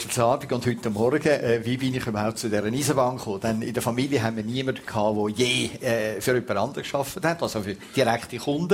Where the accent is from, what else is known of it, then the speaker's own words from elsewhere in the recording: Zurich, Switzerland; Also wir sind Zürcher und fühlen uns als Zürcher und leben das Zürich-Leben.